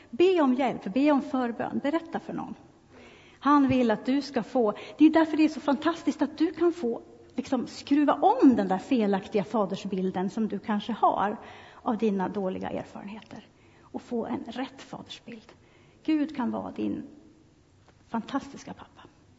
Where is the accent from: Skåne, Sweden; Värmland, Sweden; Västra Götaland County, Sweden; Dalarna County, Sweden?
Dalarna County, Sweden; Orsa; min församling hemma i Dalarna, i Orsa där jag kommer ifrån.